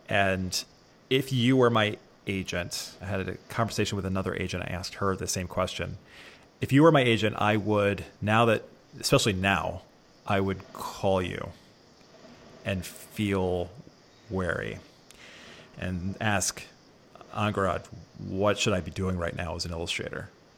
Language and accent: English; Maryland, United States; accent: mid-Atlantic; The reason I hear it too is because I'm from Maryland, and the Marylanders, the sort of mid-Atlantic accent, it has a long O.